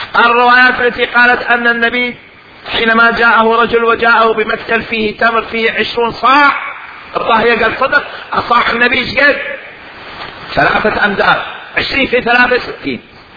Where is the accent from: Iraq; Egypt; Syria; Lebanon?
Iraq; عندنا في العراق المثقال 4 غرامات و6 من 10 من الغرام